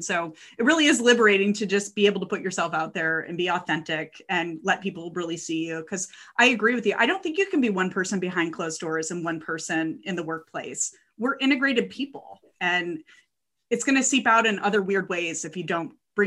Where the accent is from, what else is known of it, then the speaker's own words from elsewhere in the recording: Midwest, United States; I grew up on the Midwest of America in the heart of car country.